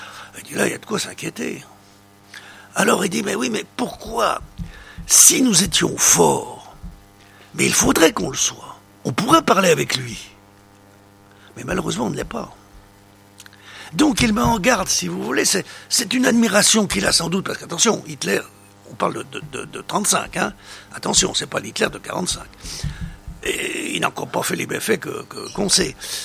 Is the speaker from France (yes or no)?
yes; France; je suis officier de l'armée française